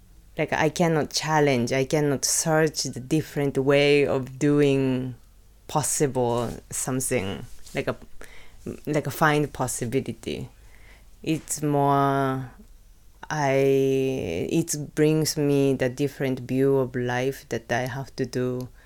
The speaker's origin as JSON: {"language": "English", "region": "Osaka", "country": "Japan", "second_language": "English", "moved": "as an adult", "lives_now": "Berlin, Germany", "said": "And I'm come from Osaka, Japan, and I moved to Berlin 2007. And then only I lived in Osaka and Berlin, only two cities in my life."}